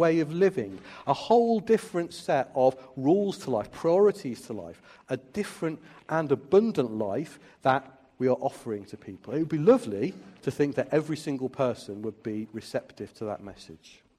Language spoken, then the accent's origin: English; United Kingdom; I mean, we're British and that sounds quite rude, doesn't it?